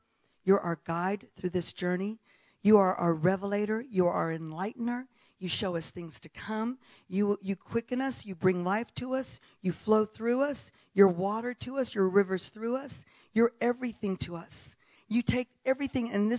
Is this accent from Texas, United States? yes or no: yes; Dallas, Texas, United States; also born or lived in South Africa; because I am a Texan. You know, I lived in Dallas for most of my life outside of South Africa.